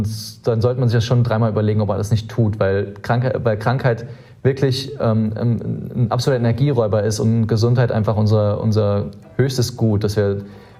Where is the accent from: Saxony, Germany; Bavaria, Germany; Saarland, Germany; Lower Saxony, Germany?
Saarland, Germany; ich bin sehr, sehr behütet im Saarland aufgewachsen, habe da sehr viel Natur erlebt und auch sehr viel unberührte Natur genießen können.